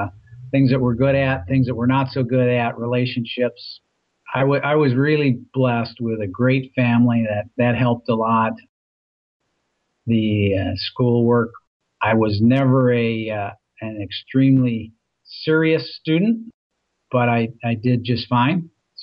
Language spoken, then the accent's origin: English; Minnesota, United States; I grew up in Minnesota, as I said.